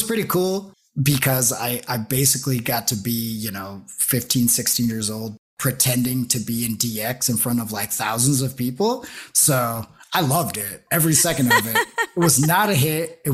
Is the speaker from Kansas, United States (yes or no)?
no; Los Angeles, California, United States; born there; I'm actually Puerto Rican, and I've never been to Cuba. I was born in Los Angeles.